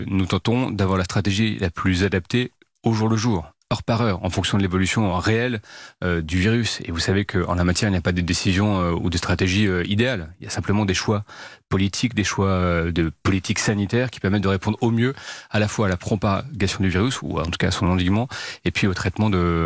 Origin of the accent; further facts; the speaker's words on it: France; en tant qu'Européens, en tant que Français